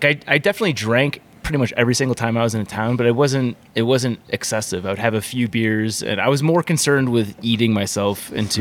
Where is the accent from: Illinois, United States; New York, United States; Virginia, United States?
Illinois, United States; I'm from Illinois, and I don't think you can get it, probably.